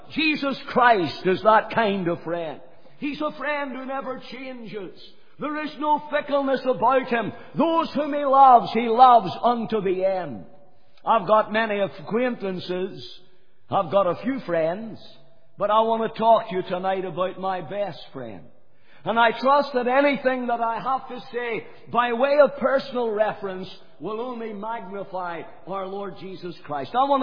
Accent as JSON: {"language": "English", "town": "Banbridge", "region": "Northern Ireland", "country": "United Kingdom", "tie": "born there", "said": "And I was born in Banbridge."}